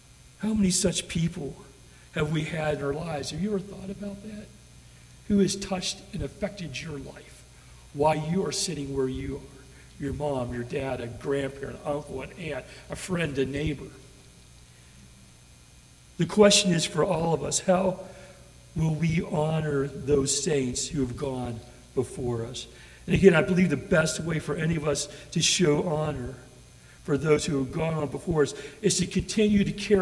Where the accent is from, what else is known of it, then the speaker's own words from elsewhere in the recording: West Belair, Ohio, United States; she was part of my local church that I grew up in West Belair, Ohio.